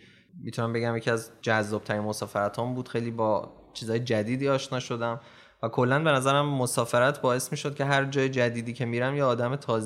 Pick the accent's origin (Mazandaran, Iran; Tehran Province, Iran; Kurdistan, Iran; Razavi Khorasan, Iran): Tehran Province, Iran; Tehran; born there; 26 سالمه، متولد تهران هستم.